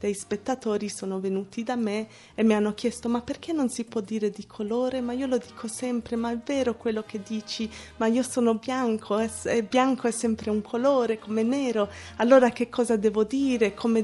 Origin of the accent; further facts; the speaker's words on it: London, United Kingdom; sono nata a Londra, in Inghilterra, era comunque quando ero grande che un po' mi sono accorta di avere un colore scura.